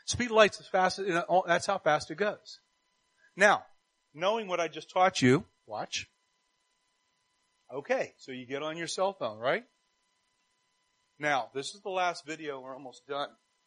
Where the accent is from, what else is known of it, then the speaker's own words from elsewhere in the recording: Pennsylvania, United States; Where I grew up in Pennsylvania, all the mansions are on top of the hill.